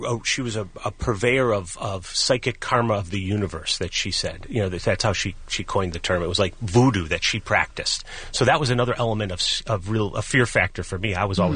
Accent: Buffalo, New York, United States; Yeah, I was just sitting at home, my hometown, Buffalo, New York.

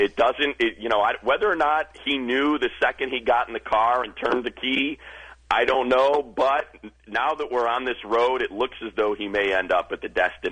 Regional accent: Alabama, United States; It's 150 miles from where I grew up in Alabama.

